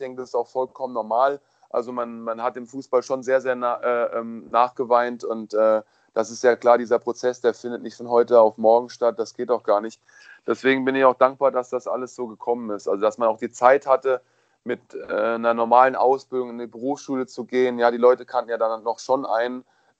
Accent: Kaiserslautern, Rhineland-Palatinate, Germany; Regionalligist hier in der Nähe von meiner Heimat, Kaiserslautern

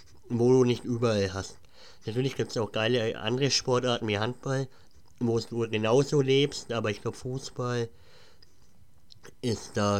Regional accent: Bavaria, Germany; Also ich komme aus Franken, also aus der Nürnberger Ecke.

